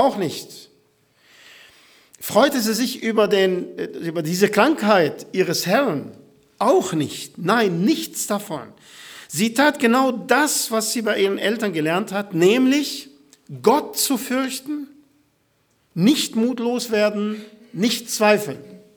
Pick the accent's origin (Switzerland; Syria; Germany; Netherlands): Syria; Ich komme aus Syrien.